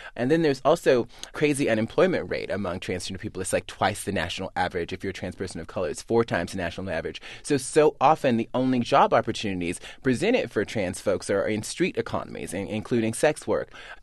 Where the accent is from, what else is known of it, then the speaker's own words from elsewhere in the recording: Mobile, Alabama, United States; now in New York, United States; When I finally moved to New York, I grew up in Mobile, Alabama. But when I finally moved to New York